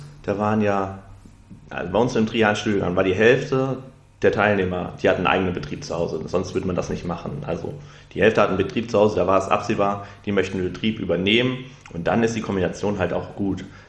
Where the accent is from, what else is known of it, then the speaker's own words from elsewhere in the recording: Erndtebrück, North Rhine-Westphalia, Germany; Erntebrück. Das ist im kreisigen Wittgenstein, da bin ich aufgewachsen.